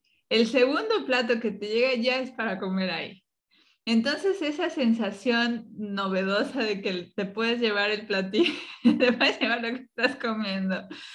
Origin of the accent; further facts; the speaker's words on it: State of Mexico, Mexico; cuando era niña y vivíamos en el Estado de México con mis papás.